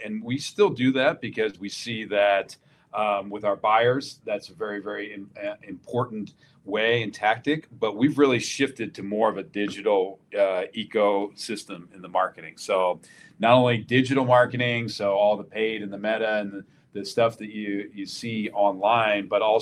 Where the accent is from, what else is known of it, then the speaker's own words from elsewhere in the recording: East Coast, United States; I'm from the East Coast originally, so being back on the East Coast has been great.